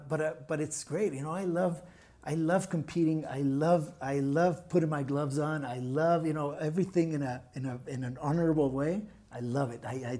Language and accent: English; Tijuana, Baja California, Mexico; because growing up in Tijuana is not easy.